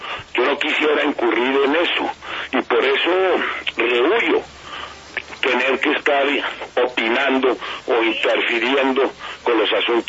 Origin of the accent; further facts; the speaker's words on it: Colombia; como cualquier colombiano